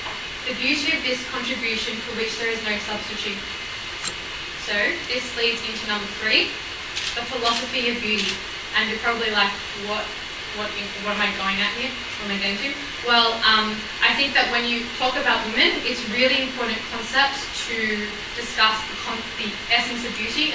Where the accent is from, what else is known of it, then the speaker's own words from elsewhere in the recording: Sydney, New South Wales, Australia; I certainly was growing up in Sydney, bombarded with media left, right, centre